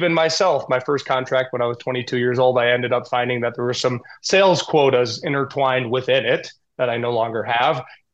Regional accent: Grand Rapids, Michigan, United States; a health law attorney local to my hometown, Grand Rapids, Michigan.

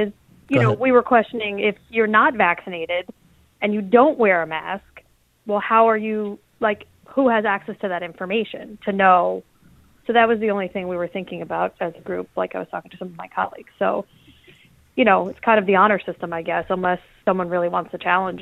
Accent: New York, United States; now in Newark, United States; I'm a transplant from the New York area, so.

